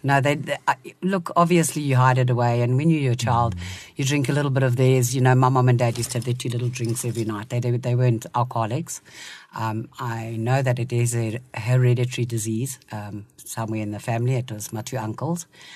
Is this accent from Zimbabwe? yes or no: yes; Zimbabwe; I come from Zim. We grew up in Zimbabwe. Pretty normal life.